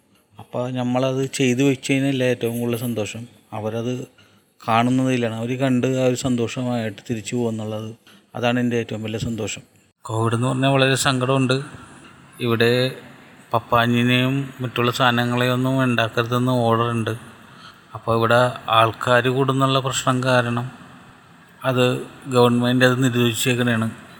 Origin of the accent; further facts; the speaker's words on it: Kochi, Kerala, India; ഞാൻ ജനിച്ചതും വളർന്നതും പശ്ചിമ കൊച്ചിയിലാണ്. അപ്പം ഞാനത് കുഞ്ഞുനാൾ മുതൽ ഞാനിതൊക്കെ കണ്ടു വളർന്നതാണ്.